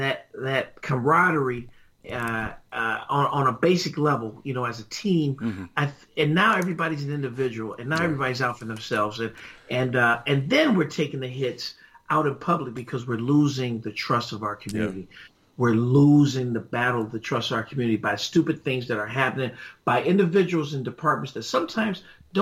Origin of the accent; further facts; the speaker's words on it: Detroit, Michigan, United States; Growing up in Detroit, my father was a World War II veteran.